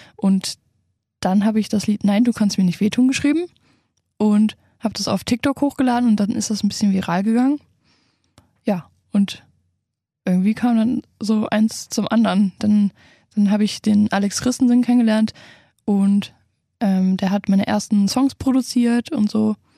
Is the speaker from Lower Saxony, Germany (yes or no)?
no; Düren, North Rhine-Westphalia, Germany; Auf jeden Fall die Eifel. Also ich komme ja aus Düren und da gibt es den Ruhrsee und alles.